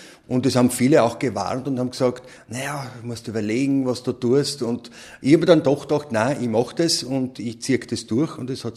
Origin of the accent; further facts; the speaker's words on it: Styria, Austria; moved away as an adult; now in Vienna, Austria; Ich bin Mitte der 90er Jahre aus der Steiermark nach Wien gekommen, an und für sich wegen meinem Freund.